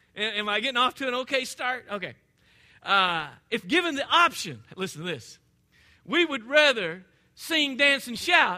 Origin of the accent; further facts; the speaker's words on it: Arkansas, United States; You can tell I'm from Arkansas because it's got two syllables, right?